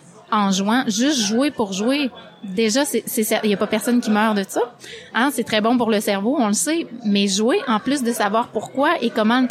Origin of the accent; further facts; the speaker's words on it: Quebec, Canada; Donc, chez nous, au Québec, ben on a utilisé beaucoup le jeu.